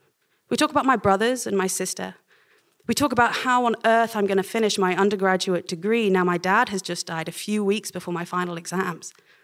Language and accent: English; England, United Kingdom; It's because he moved to Oxford University from MIT that I grew up in England at all.